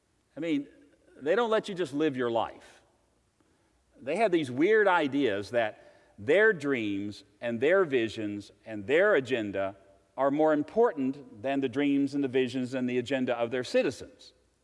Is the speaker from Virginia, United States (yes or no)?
yes; Virginia, United States